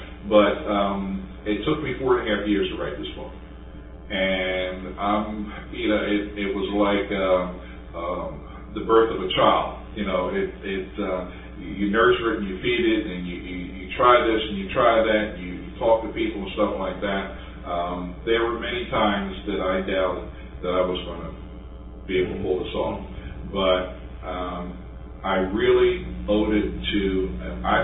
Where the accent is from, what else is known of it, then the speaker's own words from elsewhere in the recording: Media, Pennsylvania, United States; I grew up on the North Media side. There were African Americans on the South Media side, and different pockets.